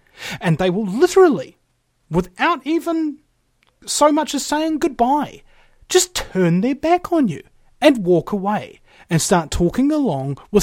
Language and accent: English; New Zealand; you talk to anybody in the world, really, and you say, "I'm from New Zealand." And they go, "Oh, you know, like you, oh, you're so lucky, so beautiful, and Lord of the Rings, etc."